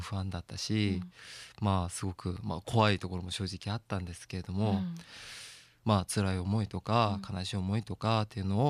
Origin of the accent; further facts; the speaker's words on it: South Korea; Japanese is a second language; 自分は韓国人でその日本語の案内文とかをなんか韓国語に翻訳したり、あとその仙台に在住しているなんか韓国人の留学生だったり